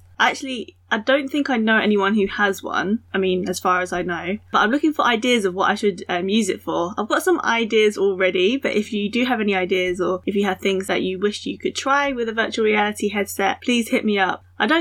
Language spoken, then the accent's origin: English; United Kingdom; born there; I'm British born Chinese and I'm based in London.